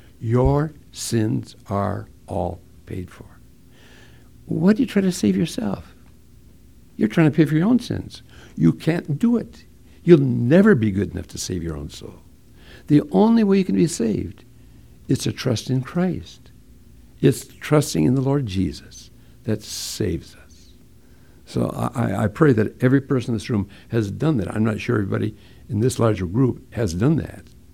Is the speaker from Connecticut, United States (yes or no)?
no; Hinckley, Minnesota, United States; I grew up in Hinckley, Minnesota, where the men are men and pansies are flowers and the women are slightly above average. That's where I grew up.